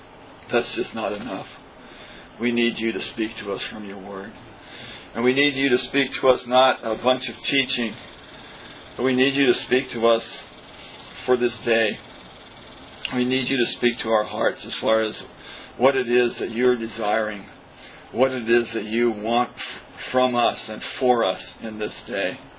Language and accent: English; Richmond, Virginia, United States; I'm from Richmond, Virginia.